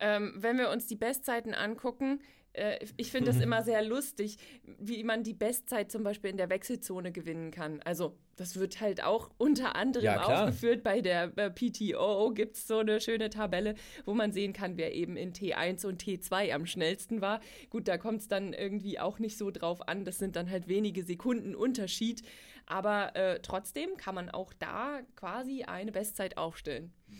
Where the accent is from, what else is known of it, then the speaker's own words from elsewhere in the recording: Northern Germany, Germany; Ich komme aus Norddeutschland